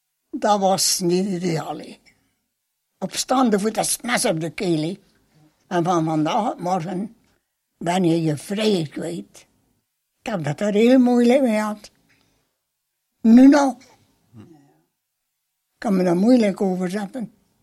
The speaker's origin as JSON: {"language": "Dutch", "town": "Hooglede", "region": "West Flanders", "country": "Belgium", "tie": "born or raised there", "said": "Ik ben geboren in Hooglieden. Ik heb altijd op Hooglieden Sint-Josef gewoond."}